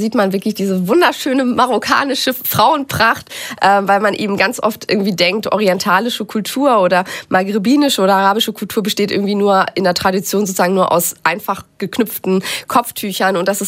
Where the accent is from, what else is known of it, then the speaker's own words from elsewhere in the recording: Lower Saxony, Germany; Ich bin ja aus Niedersachsen. Das heißt, dann tummel ich ab und zu mich auch in Hannover herum.